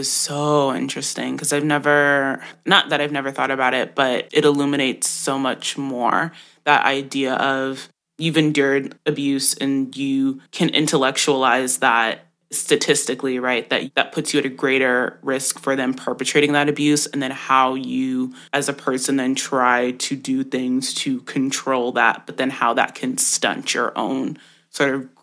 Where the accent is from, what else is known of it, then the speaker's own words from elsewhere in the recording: Jamaica; I'm Jamaican, and so I grew up on those stories